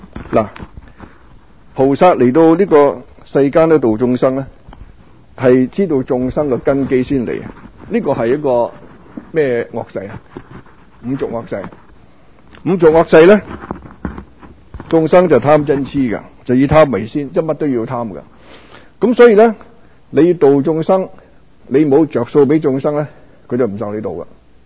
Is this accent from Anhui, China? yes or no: no; Guangdong, China; 我們廣東人很多俗語